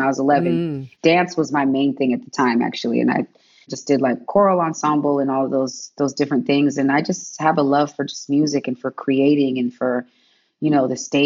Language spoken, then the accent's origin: English; San Diego, California, United States; also born or lived in Detroit / Seattle; I grew up in Southeast San Diego. So yeah, my father was in the military. So I spent time in Detroit, where my father's from, born in Seattle, you know, so it's like definitely a military touring, you know what I mean?